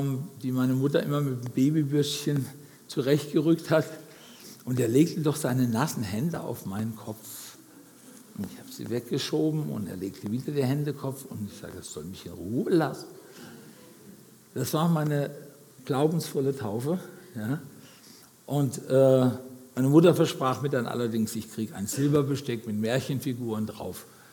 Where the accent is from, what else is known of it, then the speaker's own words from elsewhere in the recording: Heitersheim, Baden-Württemberg, Germany; In Heidersheim gibt es eine evangelische Kirche, ich komme ursprünglich aus Heidersheim.